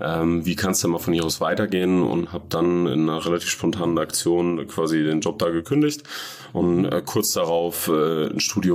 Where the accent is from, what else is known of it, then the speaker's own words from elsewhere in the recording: Fulda, Hesse, Germany; ich bin 1991 in dieser wunderschönen Stadt geboren und ja, habe mein ganzes Leben durchaus hier im Landkreis verbracht, würde ich mal sagen. Ich habe zwischendurch mal auch auf dem Dorf gewohnt, aber mit 15 zu einem sehr guten Zeitpunkt im jungen Alter hat es mich dann wieder in die Innenstadt verschlagen mit meinen Eltern.